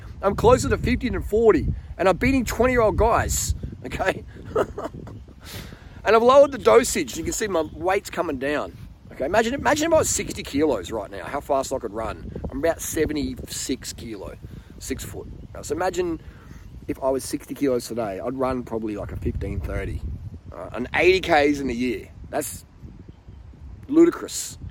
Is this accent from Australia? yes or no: yes; Australia; Excuse the French, excuse the Aussie Bogan. I'm an Aussie Bogan. Let me speak Aussie Bogan.